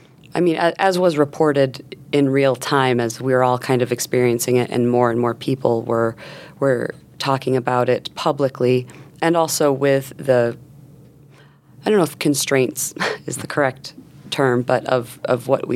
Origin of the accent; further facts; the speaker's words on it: New York, United States; I grew up in New York, and I also mentioned that I have stepchildren.